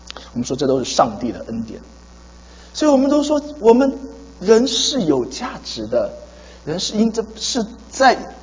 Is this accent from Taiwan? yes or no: no; China; 我们中国人会很喜欢这个字，对吗？